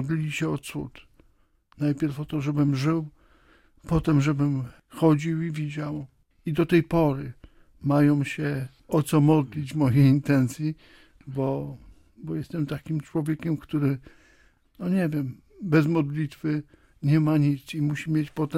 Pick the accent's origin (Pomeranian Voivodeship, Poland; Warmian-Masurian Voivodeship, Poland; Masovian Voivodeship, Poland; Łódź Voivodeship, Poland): Łódź Voivodeship, Poland; Rawa Mazowiecka; born there; tak naprawdę to urodziłem się w Rawie Mazowieckiej